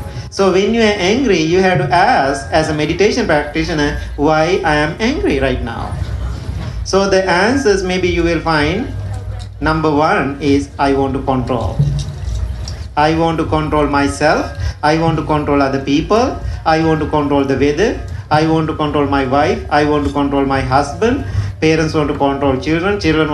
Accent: Sri Lanka; English is a second language; moved away as an adult; now in United States; I'm coming from Sri Lanka, Ceylon tea, I'm so used to tea.

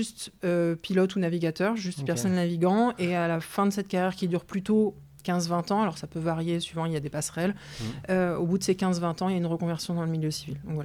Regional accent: Bordeaux, Nouvelle-Aquitaine, France; Moi, je suis de Bordeaux.

